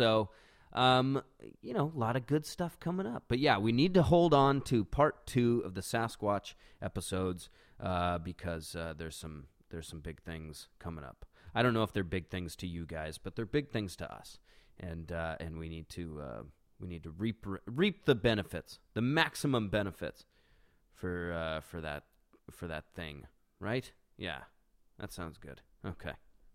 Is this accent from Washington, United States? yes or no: yes; Washington, United States; We took a nice little extended weekend out to my parents' house in my hometown over on the Kitsap Peninsula here in Washington.